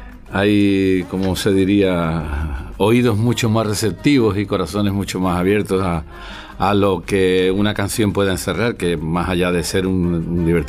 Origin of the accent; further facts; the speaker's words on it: Cádiz, Andalusia, Spain; primero como gaditano en el humor y en la cuestión de la campechanía y eso, hablo más como gaditano